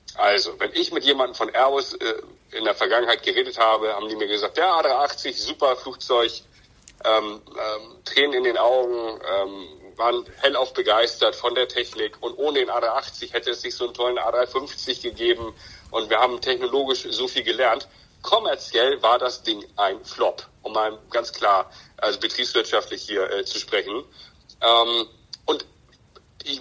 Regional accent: Hamburg, Germany; Auch wenn ich hier in Europa sitze oder auch natürlich als Hamburger

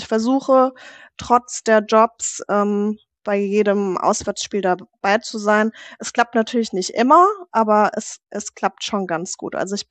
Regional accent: Frankfurt am Main, Hesse, Germany; geboren und aufgewachsen im Herzen von Europa, im schönen Frankfurt am Main. Bin 33

